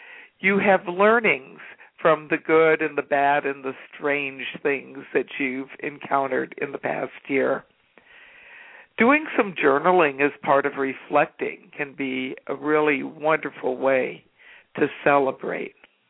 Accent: Southern United States, United States; I grew up in the South, and one of the traditions in southern USA is to have black-eyed peas served on New Year's Day.

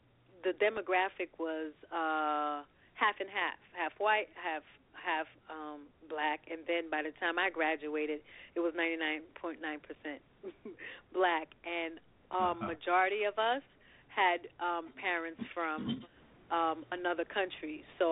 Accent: Brooklyn, New York, United States; So life growing up in Brooklyn felt like I actually was growing up in the islands because I was just exposed by that.

